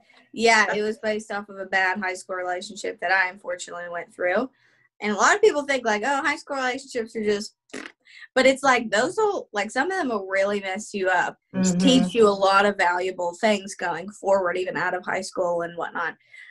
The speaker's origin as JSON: {"language": "English", "town": "Pittsburgh", "region": "Pennsylvania", "country": "United States", "tie": "born or raised there", "said": "I mean, just growing up in Pittsburgh in general"}